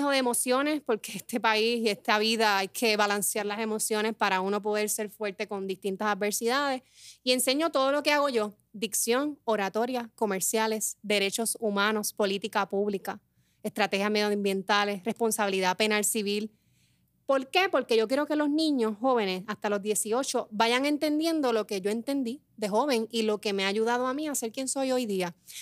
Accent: Peñuelas, Puerto Rico; also born or lived in San Juan; yo soy natural de Peñuela, mami, yo voy a vivir en San Juan cuando sea grande. En San Juan me desarrollé.

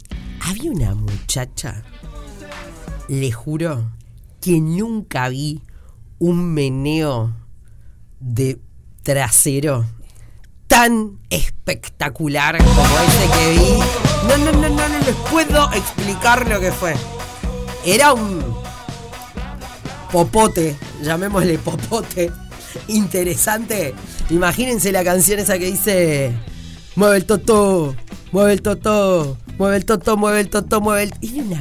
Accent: Uruguay; O sea, soy uruguaya, pero lo pagamos.

